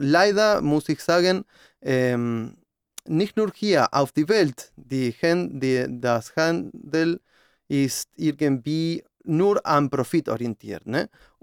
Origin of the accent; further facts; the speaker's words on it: Argentina; German is a second language; now in Germany; Ich komme ursprünglich aus Argentinien